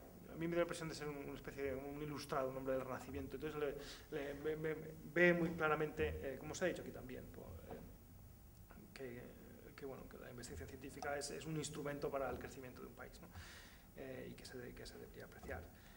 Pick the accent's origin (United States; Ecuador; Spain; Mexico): Spain; moved away; como antes que como científico, como español y como ciudadano, siento una cierta frustración, ¿no? Por no poder trabajar en España.